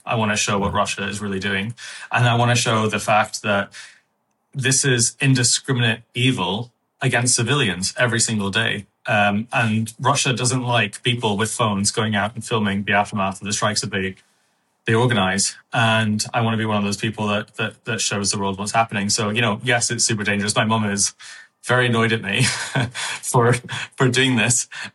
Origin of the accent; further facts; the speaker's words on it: Ireland; as an Irish person